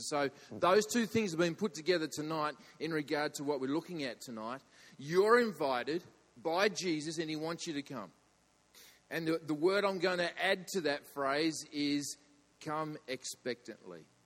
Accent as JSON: {"language": "English", "town": "Ulverston", "region": "North West England", "country": "United Kingdom", "said": "we are from Ulverston, but we used to attend this church."}